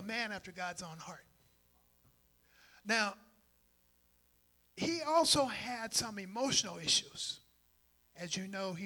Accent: Selah, Washington, United States; also born or lived in Yakima; I'm a Washingtonian. I was born and raised in Yakima. And I was raised in Selo, Washington, which is 5 miles north of Yakima, up until I was about 12.

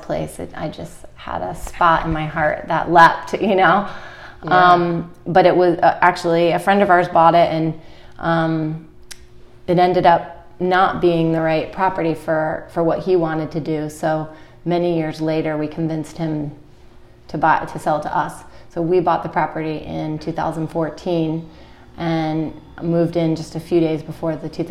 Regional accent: Connecticut, United States; moved away as an adult; I grew up in Connecticut, and there are a lot of old homes there and old properties.

